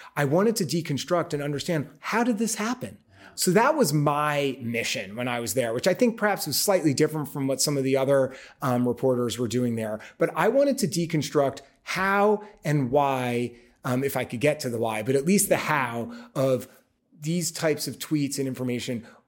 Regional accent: New York, United States; I mean, I because I'm a New Yorker, I've always walked everywhere.

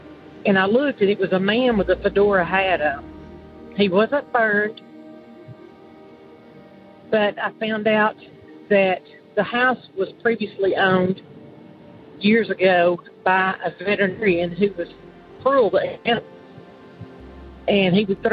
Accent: Texas, United States; I'm from Extreme Northeast Texas.

